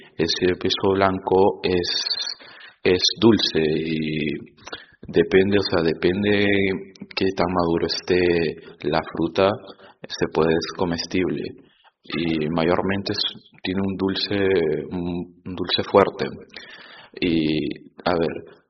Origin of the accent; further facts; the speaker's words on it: Madre de Dios, Peru; Nosotros somos de una ciudad que se llama Madre de Dios, que es la capital de la biodiversidad de Perú